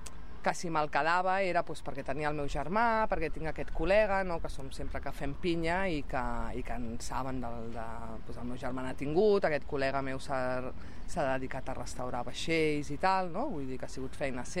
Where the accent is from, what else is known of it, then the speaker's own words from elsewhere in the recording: Catalonia, Spain; Que som d'allà dalt, més amunt del Cap de Creus de tota la vida, el meu avi va néixer allà dalt a la Colera, no? Sempre havia tingut barca, som gent de mar